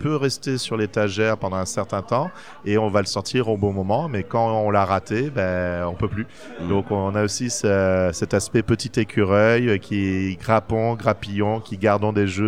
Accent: French Guiana; Donc en fait, nous sommes de Guyane française, donc 8000 kilomètres pour arriver jusqu'au Festival de Cannes.

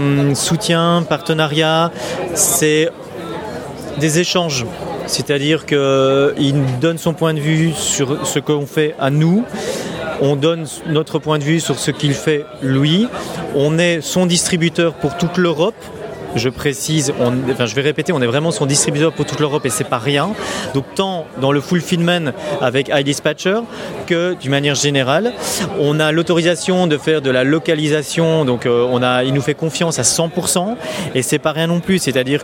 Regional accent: Brussels, Brussels-Capital Region, Belgium; donc je viens de Bruxelles

